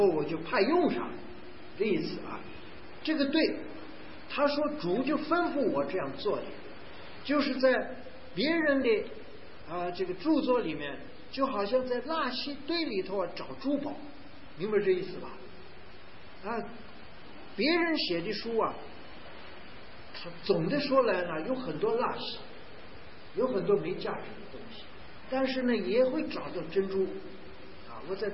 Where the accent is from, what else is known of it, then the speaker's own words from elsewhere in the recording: China; 我们现在一方面我们是中国人